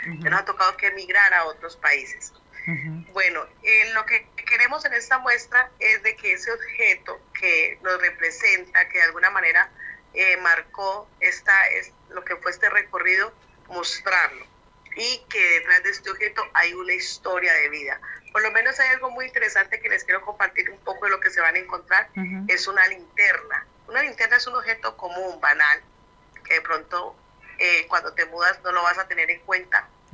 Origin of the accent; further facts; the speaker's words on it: Valle del Cauca, Colombia; yo soy del Valle del Cauca